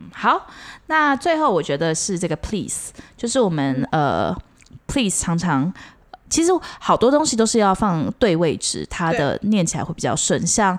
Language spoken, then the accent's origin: Chinese; South Korea; Chinese is a second language; 嗯，好了，我也是韩国人。